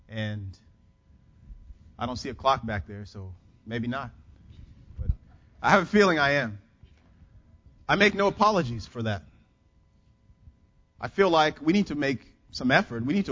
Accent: Conroe, Texas, United States; I'm from East Texas, from Conroe, a small, mostly predominantly black community.

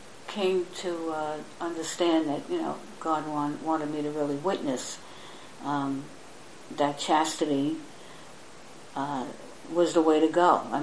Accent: New York, United States; And then the Lord led me back to New York City, where I grew up on Staten Island

